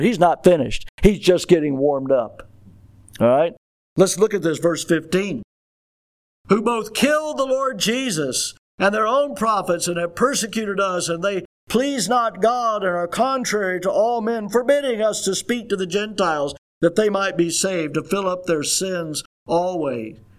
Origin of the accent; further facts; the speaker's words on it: Florida, United States; I'm from Florida.